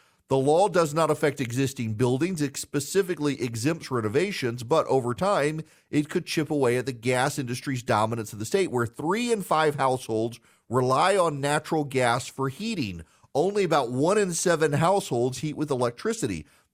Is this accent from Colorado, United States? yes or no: no; Louisiana, United States; also born or lived in Dubai; When I was growing up in Louisiana, we would have hurricanes come through.